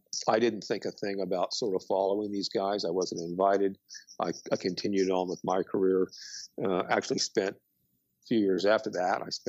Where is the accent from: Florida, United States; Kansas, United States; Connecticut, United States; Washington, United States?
Kansas, United States; Wichita; when I was probably a young teenager growing up in Wichita, Kansas